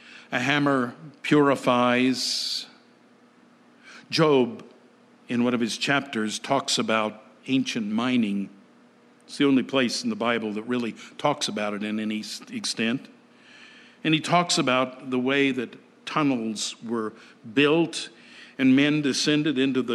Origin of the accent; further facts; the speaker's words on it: Colorado, United States; I grew up in Colorado, and in the mining districts of Colorado still, you'll find the ruins of what were called stamp mills.